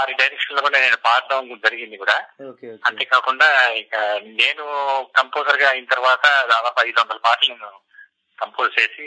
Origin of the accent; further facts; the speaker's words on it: Vijayawada, Andhra Pradesh, India; మళ్ళీ back to Vijayawada, మళ్ళీ నా నేటివ్ ప్లేస్ వచ్చేసాను. ఈ అంటే ఇప్పుడు 91 నుంచి ఇప్పుడు 26 సంవత్సరాలు కంప్లీట్ అయింది.